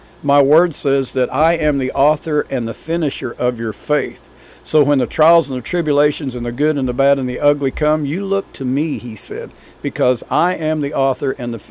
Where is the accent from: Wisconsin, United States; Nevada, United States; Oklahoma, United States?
Oklahoma, United States; Barnsdall; I grew up in Barnsdall. I have a lot of good friends in Barnsdall, a lot of good memories, a lot of hard times in Barnstall.